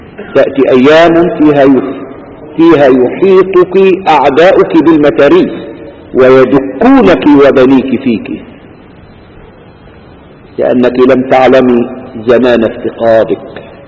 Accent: Egypt; ربما يكون صعب علينا كمصريين ان احنا نسمع عن قرى على جبل، ودليل ان الجبال بتاعتنا اللي احنا نعرفها جبال جرداء

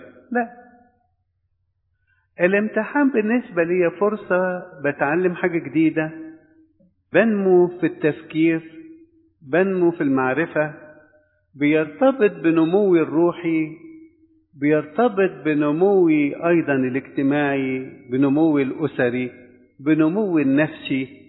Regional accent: Egypt; يمكن احنا كمصريين بنركز عليها كتير

